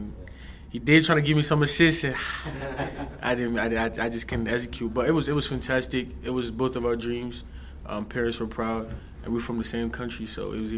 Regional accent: California, United States; I was lucky enough to play in front of my parents, because I'm from California, and my parents were able to come.

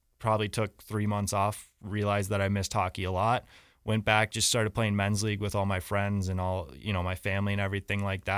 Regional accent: Cottage Grove, Minnesota, United States; So I'm originally from right outside of the Twin Cities in Minnesota, a little smaller town called Cottage Grove

